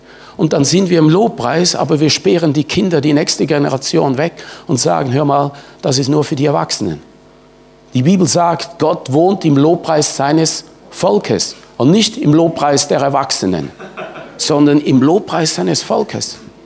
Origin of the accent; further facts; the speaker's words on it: Switzerland; now in Germany; Wir haben immer gleich viele Leute, weil so viele immigrieren dann. Wie ich als Schweizer zum Beispiel.